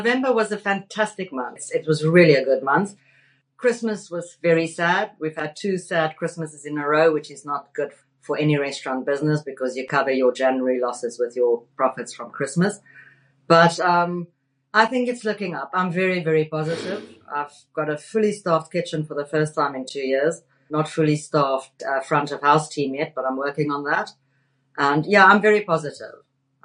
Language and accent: English; South Africa; It's my fantastic accent, I guess. no, we've got African art. We've got a rhino, and the rhino's got one of Faf de Klerk's onobroekies on her bum, with a South African flag.